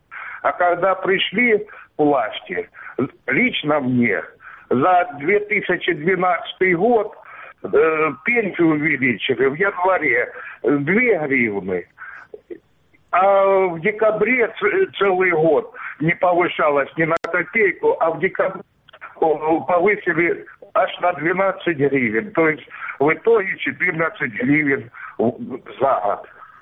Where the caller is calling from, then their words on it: Pervomaisk, Luhansk Oblast, Ukraine; город Первомайск, Луганская область, оккупированная территория.